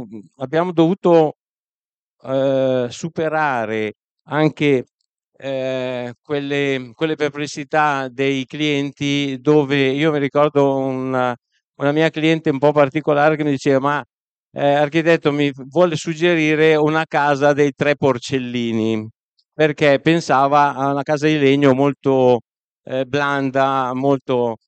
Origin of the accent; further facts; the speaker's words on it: Lombardy, Italy; io sono un brianzolo